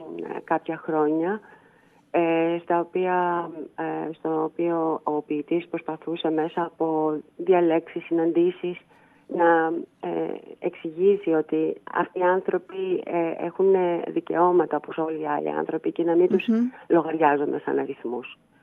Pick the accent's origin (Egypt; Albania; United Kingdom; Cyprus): Egypt; διότι εγώ μεγάλωσα στην Αίγυπτο